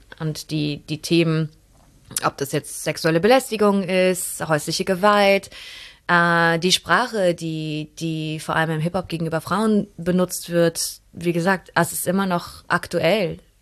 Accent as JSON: {"language": "German", "town": "Neuss", "region": "North Rhine-Westphalia", "country": "Germany", "tie": "born or raised there", "said": "Vorher halt bin ich in Neuss aufgewachsen, also was ist das, 40 Kilometer von hier."}